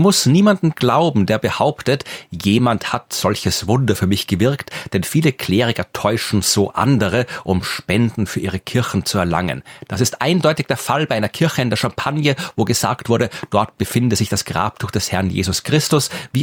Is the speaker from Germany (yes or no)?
no; Austria; weil, wie gesagt, als Österreicher, wir haben ja auch eine größere Dialektvariation